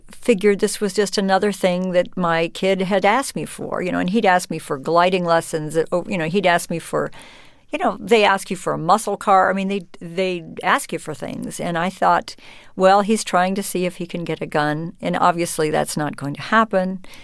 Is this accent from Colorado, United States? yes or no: yes; Colorado, United States; Culturally, I come from Colorado. A lot of people that I know, most people that I know, own some kind of firearms.